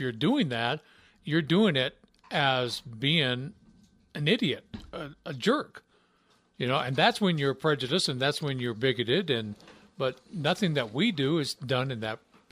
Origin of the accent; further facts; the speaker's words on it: the South, United States; sometimes I grew up in the South, and I'm sure I can say things that would offend somebody.